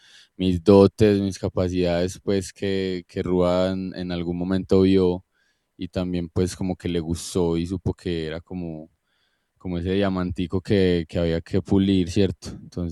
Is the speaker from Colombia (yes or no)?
yes; Girardota, Antioquia, Colombia; Yo crecí en Girardota, un municipio del Valle de Aburrá, acá en Antioquia, en Colombia.